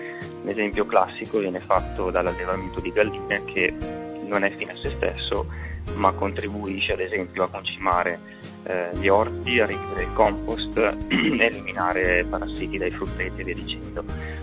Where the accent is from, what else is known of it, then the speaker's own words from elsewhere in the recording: Lombardy, Italy; moved away; anziché tornare in Lombardia, la mia terra, diciamo, originaria